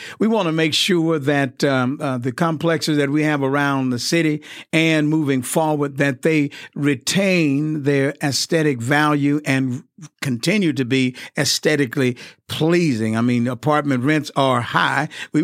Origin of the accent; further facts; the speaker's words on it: the South, United States; accent: Southern; There goes my Southern accent again.